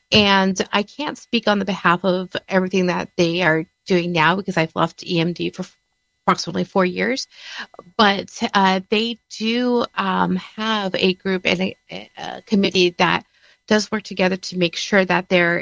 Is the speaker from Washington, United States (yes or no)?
no; Los Angeles, California, United States; Robert, that's my hometown. I'm a Los Angeles native as well.